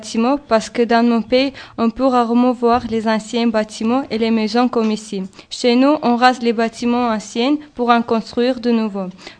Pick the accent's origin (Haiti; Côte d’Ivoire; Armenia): Armenia; now in France; je viens d'Arménie.